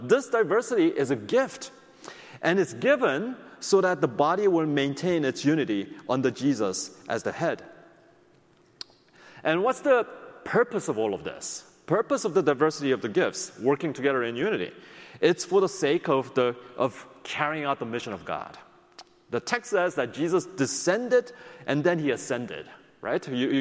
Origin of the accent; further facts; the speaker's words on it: Philadelphia, Pennsylvania, United States; In my hometown of Philadelphia, you walk down the street and there's a church building on every corner.